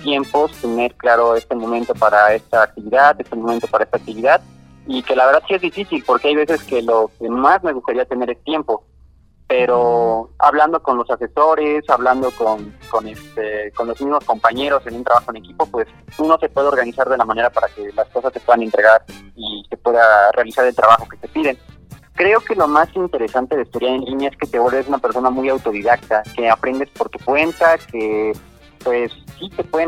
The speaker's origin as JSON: {"language": "Spanish", "town": "Toluca", "region": "State of Mexico", "country": "Mexico", "said": "lo estoy aplicando en proyectos aquí presencialmente en Toluca, de donde yo soy."}